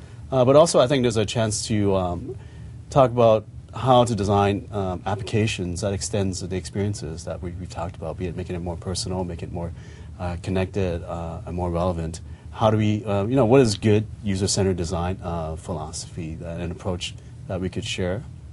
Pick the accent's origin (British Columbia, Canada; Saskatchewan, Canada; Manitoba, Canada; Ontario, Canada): Manitoba, Canada; Winnipeg; I'm from, my hometown is Winnipeg.